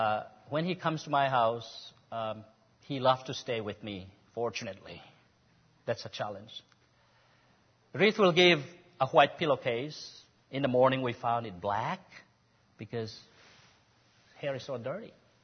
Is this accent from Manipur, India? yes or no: yes; Manipur, India; We are from Manipur, and the tribals are basically Christian, but the tribals hate one another the most.